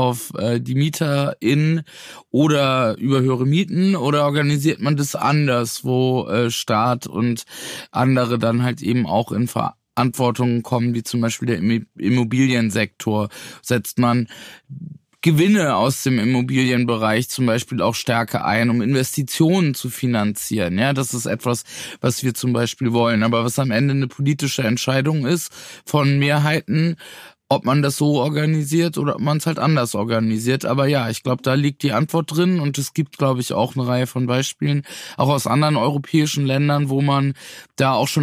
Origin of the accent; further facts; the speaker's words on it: Flensburg, Schleswig-Holstein, Germany; In meiner Stadt Flensburg, wo ich herkomme